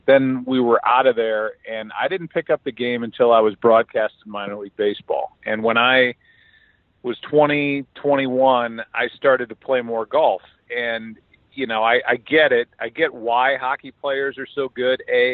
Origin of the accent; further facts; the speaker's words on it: St. Louis, Missouri, United States; Yeah, in fact, it happened at a golf course in my hometown of St. Louis called Boone Valley